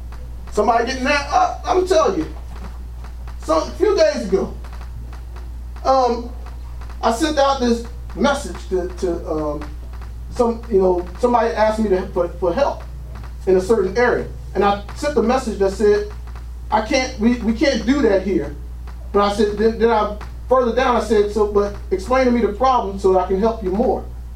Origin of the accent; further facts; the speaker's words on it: Trenton, New Jersey, United States; How dare, who do you think you are? I'm from Trenton, man. Don't play that.